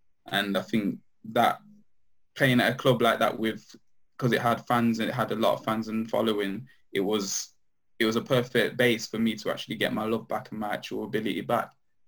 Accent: Nottingham, East Midlands, United Kingdom; also born or lived in London; So I moved from London about five. So me and my mum and my brother moved up to Nottingham. And I played for a local team in Nottingham, Calvert & Miners Welfare.

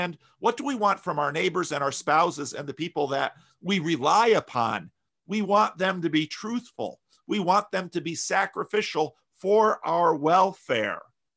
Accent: New Jersey, United States; also born or lived in Michigan / Dominican Republic; now in California, United States; I grew up in New Jersey. You know, I lived in Michigan and the Dominican Republic, but most of my adult life, I've lived in California.

